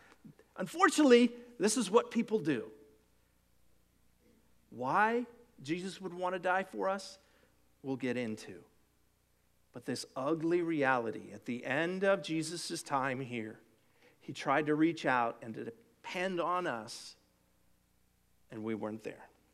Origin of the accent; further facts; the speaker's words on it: Texas, United States; Now, I'm a Texan. I grew up and thought olives came in two varieties.